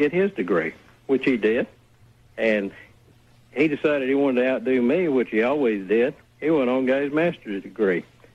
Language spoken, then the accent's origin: English; Alabama, United States; I grew up in Alabama. And I was raised as a racist.